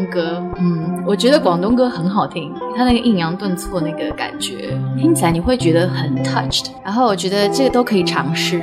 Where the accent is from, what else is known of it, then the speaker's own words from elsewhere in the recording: Toronto, Ontario, Canada; 那都是小的时候在 Toronto 的时候去一些餐厅听的歌